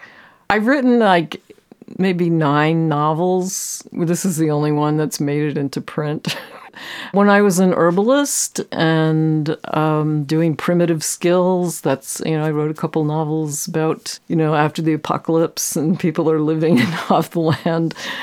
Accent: Poughkeepsie, New York, United States; And when I was a kid growing up in Poughkeepsie, my parents had moved north from the city

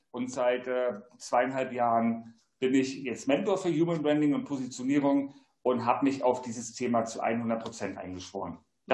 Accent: Rostock, Mecklenburg-Vorpommern, Germany; ich bin ja auch ein Klippenkotzer, wie man immer so schön sagt. Ich bin in Rostock aufgewachsen.

